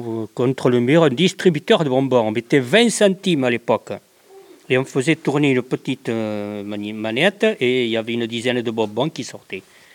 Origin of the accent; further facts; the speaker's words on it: Banos, Nouvelle-Aquitaine, France; Ah oui, tout le temps, depuis que je suis né, je suis à Banos.